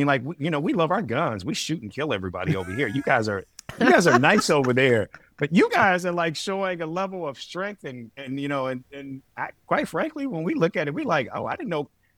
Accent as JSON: {"language": "English", "town": "Detroit", "region": "Michigan", "country": "United States", "said": "I'm originally from Detroit, Michigan."}